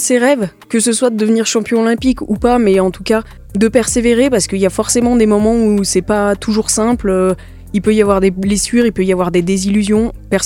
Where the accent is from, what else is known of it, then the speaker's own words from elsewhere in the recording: Arcs 1800, Auvergne-Rhône-Alpes, France; C'est vrai que j'ai grandi ici, je suis née à Bourg-Saint-Maurice, j'ai grandi à Arcs 1800